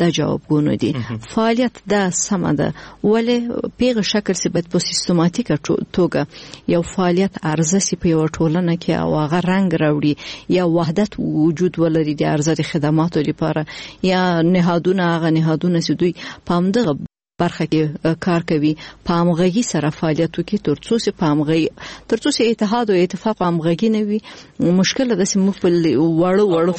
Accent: Afghanistan; مثلا که موږ په خپل کور افغانستان کې لوی فابریکې درلوده

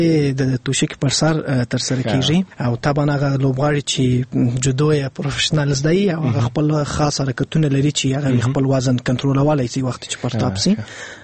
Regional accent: Afghanistan; زه د افغانستان څخه يم

